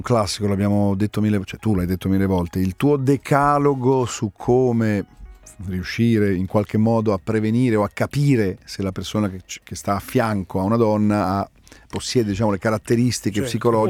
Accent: Campania, Italy; Io però lì da campano tiro fuori, pensa, l'autoritario che è in me

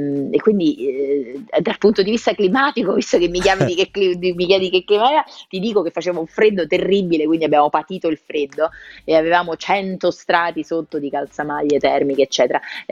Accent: Rome, Lazio, Italy; noi che siamo romani sappiamo non è più così

